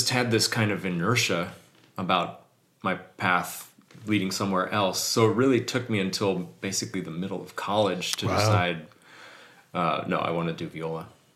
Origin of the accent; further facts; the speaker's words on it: Rochester, New York, United States; And I grew up in Rochester, where Eastman is.